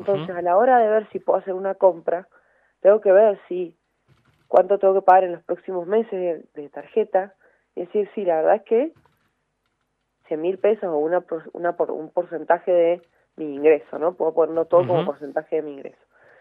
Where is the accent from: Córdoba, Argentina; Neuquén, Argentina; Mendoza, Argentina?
Mendoza, Argentina; vivo en Argentina, soy de Mendoza